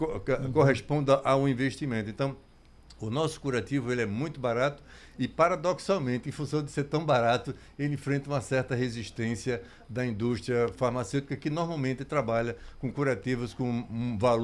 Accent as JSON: {"language": "Portuguese", "region": "Paraíba", "country": "Brazil", "moved": "yes", "said": "No meu caso, eu sou paraibano, com orgulho, mas adotei Pernambuco há mais de 30 anos."}